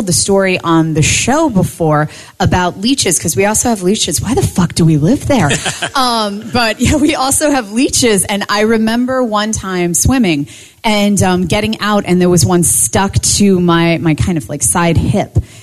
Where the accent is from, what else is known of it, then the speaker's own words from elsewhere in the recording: Appalachia, United States; Because of the area that I grew up in, I grew up in Appalachia, and we have a prolific amount of ticks.